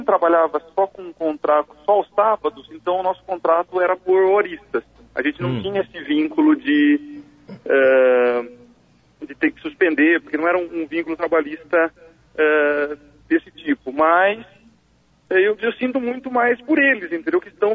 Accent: Serra Negra, São Paulo, Brazil; Eu sou de Serra Negra

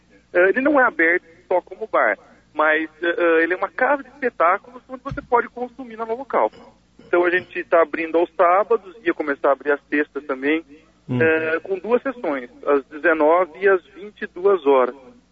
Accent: Serra Negra, São Paulo, Brazil; Eu sou de Serra Negra

